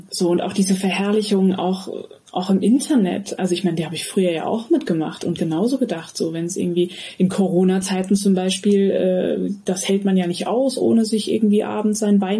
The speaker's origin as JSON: {"language": "German", "region": "Bavaria", "country": "Germany", "said": "ich komme aus Bayern"}